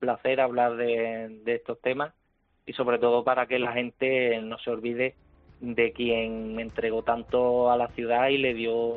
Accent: Huelva, Andalusia, Spain; Los que somos onubenses estamos ya más que acostumbrados a las restauraciones tipo P3

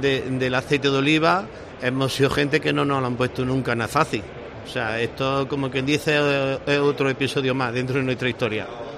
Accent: Jaén, Andalusia, Spain; yo soy de Jaén y miro a mi tierra

